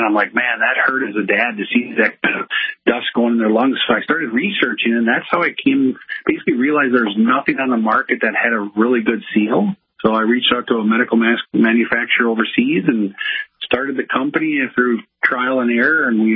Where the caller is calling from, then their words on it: Burnsville, Minnesota, United States; I'm calling in from basically a suburb of Minneapolis, Minnesota. We're located in Burnsville, kind of a town about 20 minutes south of Minneapolis.